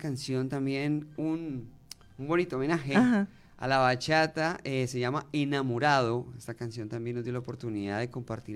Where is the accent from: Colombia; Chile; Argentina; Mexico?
Colombia; Colombia tenemos la oportunidad de tener muchos géneros, y entre esos, pues, como buen colombiano, vamos a encontrar varios géneros